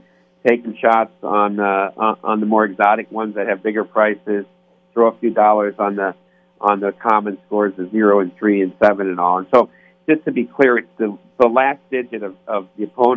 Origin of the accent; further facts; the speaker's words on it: Dubuque, Iowa, United States; I remember growing up in Dubuque.